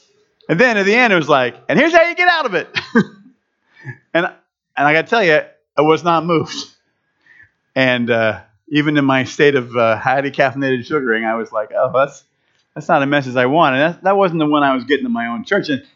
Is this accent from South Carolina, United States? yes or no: yes; Sumter, South Carolina, United States; I just told you I grew up in Sumter